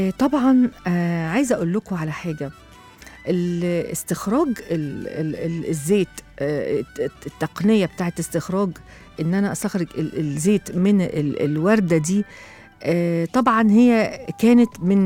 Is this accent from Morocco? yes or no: no; Egypt; حتى أنا لاحظت في الأفراح عندنا في مصر عموما منذ زمن بعيد